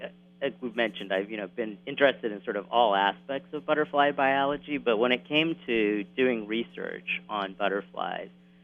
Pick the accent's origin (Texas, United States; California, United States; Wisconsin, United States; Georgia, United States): Texas, United States; El Paso; Yeah, actually, so I grew up in West Texas in a town called El Paso, and I was a pretty nerdy kid